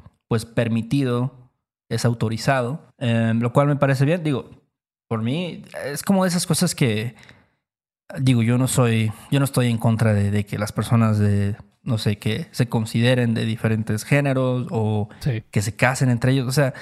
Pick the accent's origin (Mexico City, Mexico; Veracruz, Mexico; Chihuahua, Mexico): Veracruz, Mexico; Incluso, por ejemplo, nosotros somos de Veracruz.